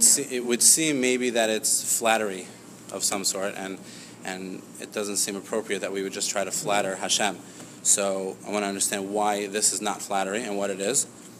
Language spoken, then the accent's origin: English; Elizabeth, New Jersey, United States; I'm originally from Elizabeth, New Jersey.